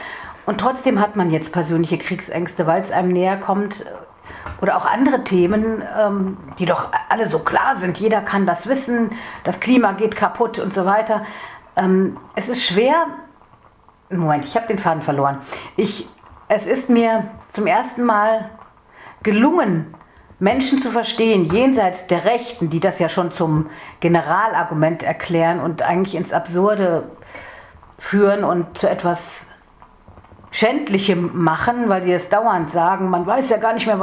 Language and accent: German; North Rhine-Westphalia, Germany; bei uns im Ruhrgebiet